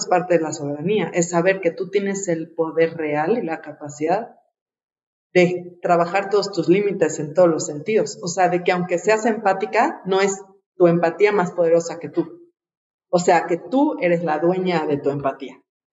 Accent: Mexico; a mí me retan como de cómo te voy a pagar a ti eso, porque soy mexicana

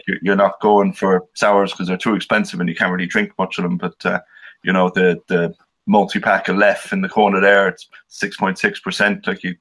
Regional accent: Belgium; I grew up in Belgium, so I grew up with a lot of sweet beer.

